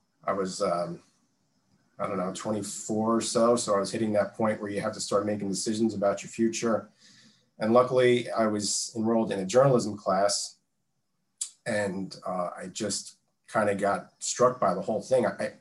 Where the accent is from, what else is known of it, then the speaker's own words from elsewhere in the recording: New Jersey, United States; Well, I'm from New Jersey, but I took a pretty unconventional path toward getting here.